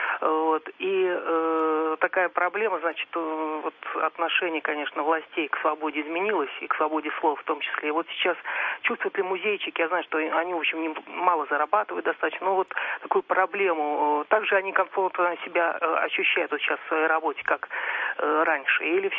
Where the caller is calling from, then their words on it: Saint Petersburg, Russia; я звоню вам из Петербурга, из города музея.